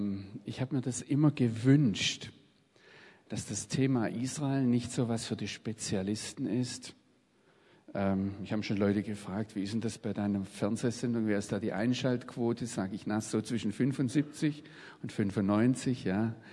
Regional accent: Baden-Württemberg, Germany; ich bin im Schwarzwald aufgewachsen, habe dann Theologie studiert

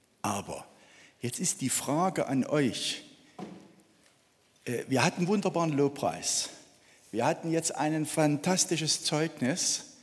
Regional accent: Lichtenau, Saxony, Germany; Ich komme aus der Nähe von Chemnitz in Lichtenau

